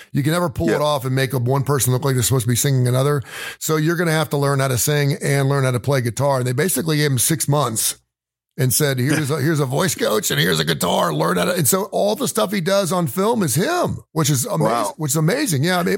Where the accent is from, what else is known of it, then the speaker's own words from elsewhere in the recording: Cincinnati, Ohio, United States; And this one caught my eye because I am from Cincinnati, Ohio.